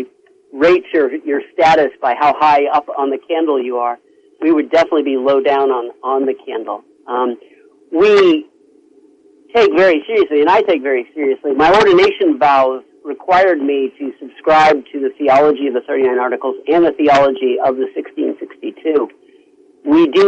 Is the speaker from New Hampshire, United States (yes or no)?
yes; New Hampshire, United States; My family has got French-Canadian background, and I was born originally in New Hampshire and went to school there.